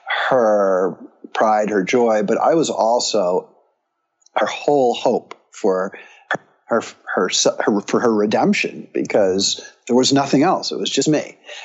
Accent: Greenwich, Connecticut, United States; I was raised in Greenwich, Connecticut, which is about 30 minutes outside of New York City. My parents were immigrants escaping the Nazis in World War II.

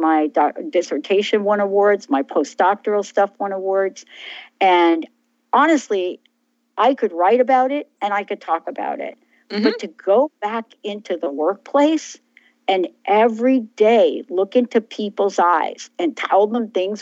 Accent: New York, United States; I'm from New York. We don't stay on the phone with wrong phone numbers.

